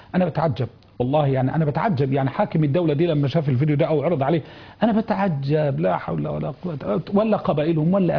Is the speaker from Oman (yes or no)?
no; Egypt; عندنا بلدنا مصر